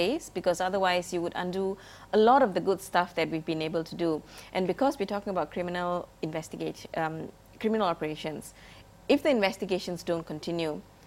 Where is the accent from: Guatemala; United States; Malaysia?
Malaysia; as a Malaysian, working in Malaysia